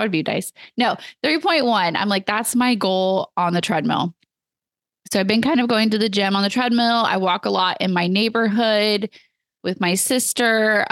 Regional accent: United States; because hello, I'm an American and you know, everything's in miles.

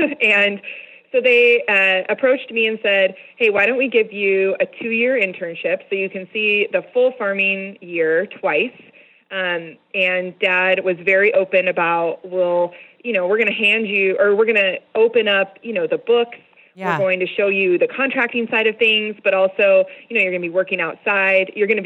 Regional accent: St. Paul, Oregon, United States; So I grew up out here in St. Paul, Oregon, and we farm about 1,000 acres.

